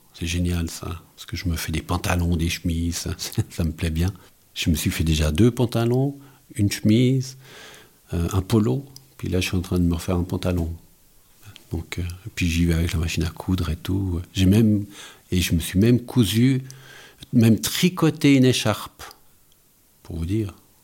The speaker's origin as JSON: {"language": "French", "town": "Lausanne", "region": "Vaud", "country": "Switzerland", "said": "Déjà parce que moi, je viens de Lausanne."}